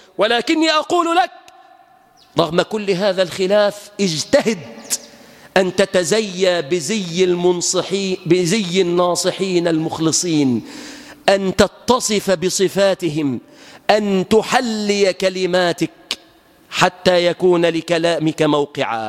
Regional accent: Egypt; بلادنا مصر،

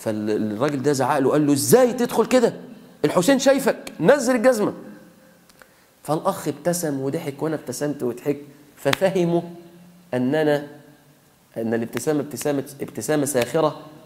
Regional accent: Mansoura, Dakahlia, Egypt; قلت له احنا فلاحين يا شيخنا وبتاع، عايزين نعرف الحق. قال لي أيوة. قلت له والله عندنا في المنصورة مشايخ يعني بيطلعوا كده وبتاع

